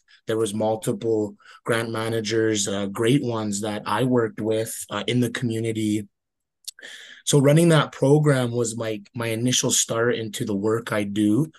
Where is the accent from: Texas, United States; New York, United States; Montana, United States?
Montana, United States; Blackfeet Reservation; born and raised on the Blackfeet Reservation. I work for the state of Montana under DPHHS as a zero suicide grant manager.